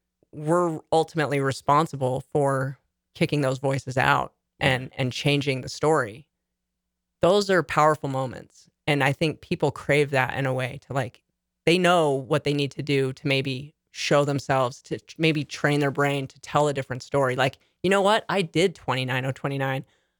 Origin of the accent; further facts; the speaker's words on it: Utah, United States; I mean, I'm from Utah, so I'm acquainted with elevation.